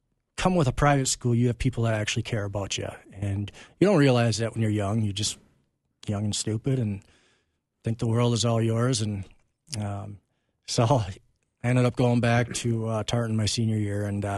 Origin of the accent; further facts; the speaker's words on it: Woodbury, Minnesota, United States; I grew up in Woodbury.